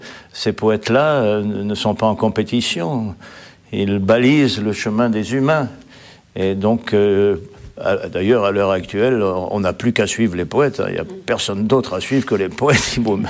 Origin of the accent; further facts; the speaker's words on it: Nice, Provence-Alpes-Côte d'Azur, France; born there; moi je suis né à Nice